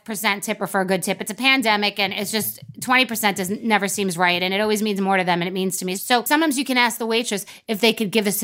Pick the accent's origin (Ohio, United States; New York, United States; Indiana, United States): New York, United States; I was aware of you because I'm from New York